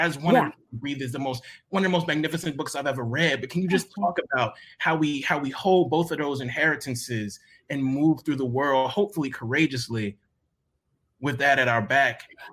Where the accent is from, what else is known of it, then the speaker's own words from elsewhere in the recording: Deep South, United States; And I think if you are blessed with the inheritances that we are coming from the Deep South, I think sometimes we do know what the consequences will be.